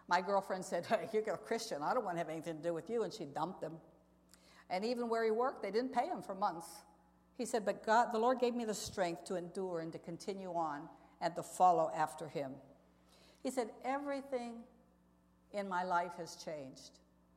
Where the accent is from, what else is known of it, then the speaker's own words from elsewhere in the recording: Pennsylvania, United States; Now, I was brought up in Western Pennsylvania. We didn't go do mixed bathing.